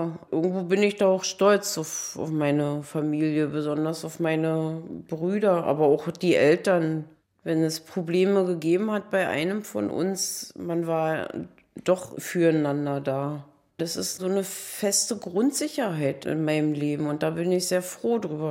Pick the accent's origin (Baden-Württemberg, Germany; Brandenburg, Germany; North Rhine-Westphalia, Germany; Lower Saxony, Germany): Brandenburg, Germany; Frankfurt; born there; mein Alter ist 55 und geboren wurde ich in Frankfurt-Oder. Ich wohne gerade hauptwohnsitzlich bei meinem Lebensgefährten südlich von Nürnberg. Und mein zweiter Wohnsitz ist Frankfurt-Oder.